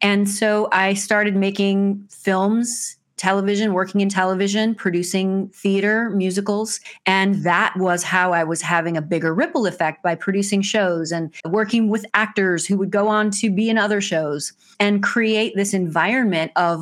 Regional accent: Arnold, Missouri, United States; I grew up in Arnold, Missouri on a small farm, and my grandmother had an eighth grade education, never learned to drive the car

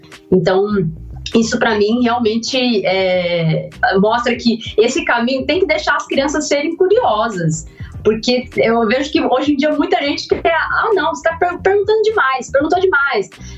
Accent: Naviraí, Mato Grosso do Sul, Brazil; eu sou do sul, do Mato Grosso do Sul, na Viraí

